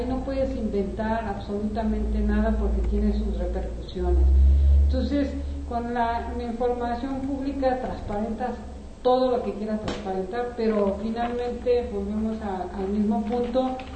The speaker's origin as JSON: {"language": "Spanish", "country": "Mexico", "said": "es un lío que como mexicanos tengamos actas de nacimiento, predial, agua, actualizado."}